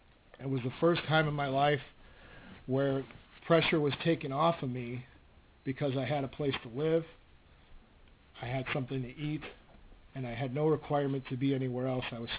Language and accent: English; Chicago, Illinois, United States; But growing up in Chicago, I started with marijuana and obviously the drinking.